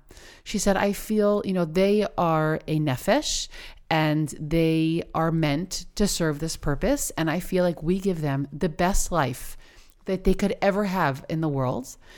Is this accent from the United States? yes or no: yes; United States; accent: American; my American accent doesn't help me say that well